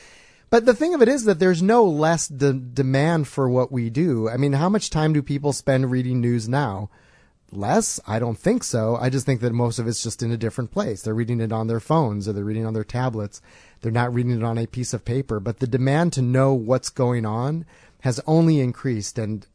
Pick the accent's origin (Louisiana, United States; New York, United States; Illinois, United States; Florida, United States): Illinois, United States; Chicago; No, I grew up in Chicago.